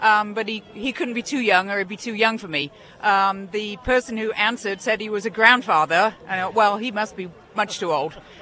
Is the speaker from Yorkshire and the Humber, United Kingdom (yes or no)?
yes; Cleethorpes, Yorkshire and the Humber, United Kingdom; moved away as an adult; also born or lived in Sheffield; now in California, United States; My mother was brought up here. I was brought up in Cleethorpes, but went to university in Sheffield. And about 30 years ago, to cut a long story short, I moved to California